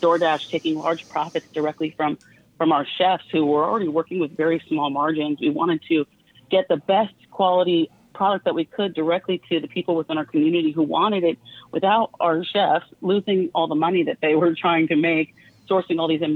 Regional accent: New York, United States; now in Sonoma, United States; I actually live in Sonoma for about 8 years now, and I'm a transplant from New York.

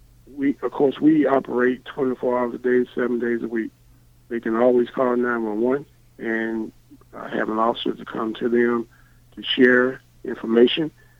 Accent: Columbus, Ohio, United States; I'm from Columbus, and I want to see our city continue to thrive

